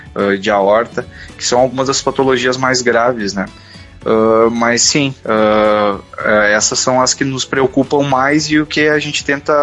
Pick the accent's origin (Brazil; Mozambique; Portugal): Brazil; Caxias do Sul, Rio Grande do Sul; eu sou natural de Caxias do Sul, tá? Minha família é de Bom Jesus, aqui na, próximo da cidade, aqui da região, tá? E eu fiz a formação toda em Caxias do Sul mesmo